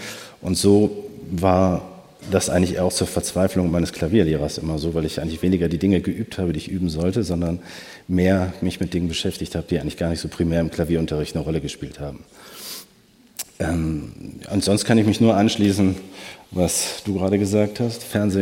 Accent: Cologne, North Rhine-Westphalia, Germany; also ich komme aus Köln, also im Ruhrgebiet

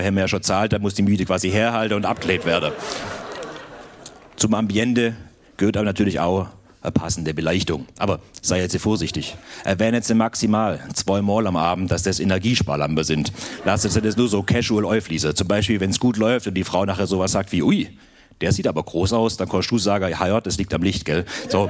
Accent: Baden-Württemberg, Germany; Also habe ich gedacht, ich bin ja effizienter, gebürtiger Schwabe.

